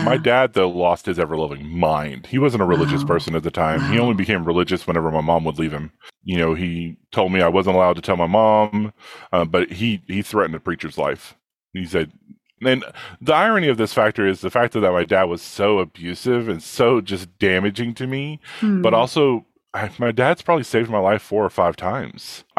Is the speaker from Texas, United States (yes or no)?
yes; Texas, United States; So I was raised in Northeast Texas in a very rural environment. I was like 75 miles to the nearest Walmart